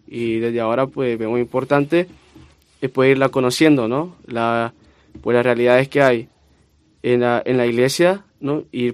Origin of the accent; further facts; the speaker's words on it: Honduras; yo vengo de Honduras. Yo en Honduras tengo mi comunidad también.